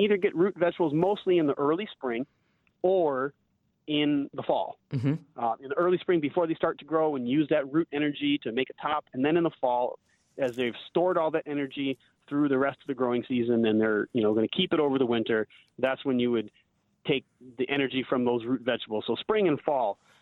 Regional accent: Wisconsin, United States; I mean, I love cheese, and I grew up in Wisconsin.

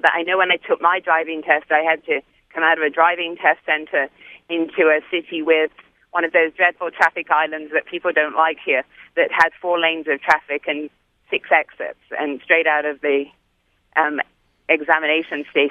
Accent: United Kingdom; moved away; originally from the United Kingdom

